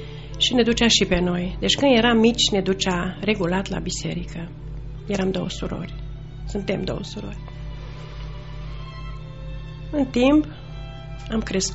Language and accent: Romanian; Zalău, Sălaj County, Romania; am 59 de ani, sunt din Zalău, pensionară și m-am născut într-o familie de creștini ortodoxi.